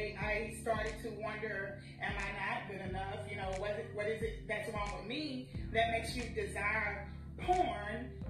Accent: Louisiana, United States; I'm Cajun, seafood, spice, honey, saturated spice.

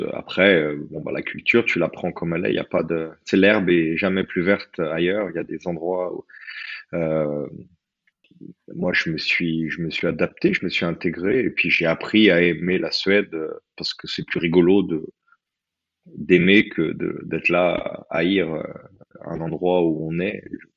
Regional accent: France; now in Sweden; moi je suis français, hein, j'ai le passeport français, j'ai pas de nationalité suédoise.

